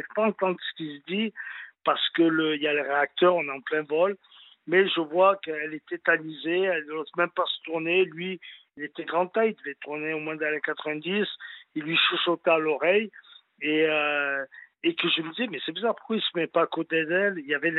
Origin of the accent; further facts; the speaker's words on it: Bordeaux, Nouvelle-Aquitaine, France; moved away as an adult; now in Paris, France; J'avais quitté Bordeaux, vu que j'étais de Bordeaux.